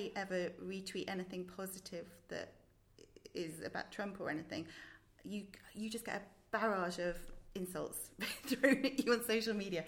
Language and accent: English; United Kingdom; now in United States; it's amazing being a Brit in America. It's a fantastic country, and they're amazing to us.